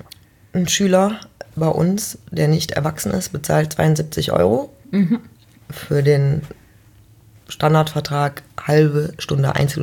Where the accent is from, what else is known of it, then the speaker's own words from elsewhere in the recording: Mönchengladbach, North Rhine-Westphalia, Germany; Jetzt komme ich ja auch aus Mönchengladbach und die Musikszene ist war immer schon ein bisschen schwierig